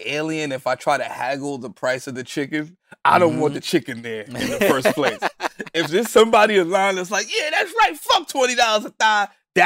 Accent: Bronx, New York, United States; Look at hip hop. Look at music. I'm from the Bronx.

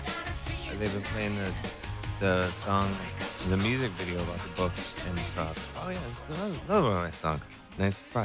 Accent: United States; And growing up in America, you know, we're brainwashed that America is the best, greatest place in the world.

